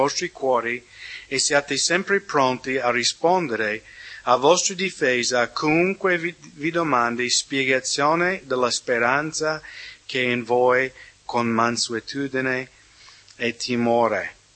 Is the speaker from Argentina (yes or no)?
no; United States; Italian is a second language; Quando ero piccolo, perché in America si usa tanto di fare la caccia, specialmente nelle mie zone.